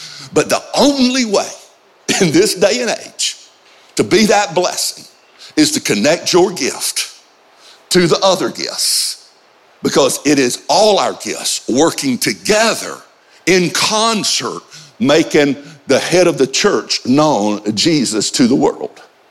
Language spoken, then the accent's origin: English; Georgia, United States; I'm from Georgia, okay?